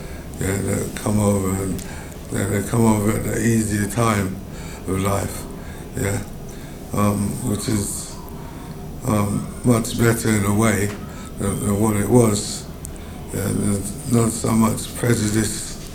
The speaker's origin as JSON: {"language": "English", "town": "Lewisham", "region": "London", "country": "United Kingdom", "tie": "born or raised there", "said": "growing up in Lewisham, yeah."}